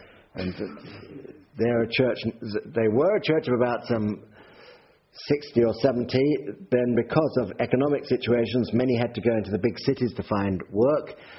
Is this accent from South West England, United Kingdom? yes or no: yes; Gloucester, South West England, United Kingdom; I come from Gloucester, from Hucklecote, which is the outskirts of Gloucester. It's where I live.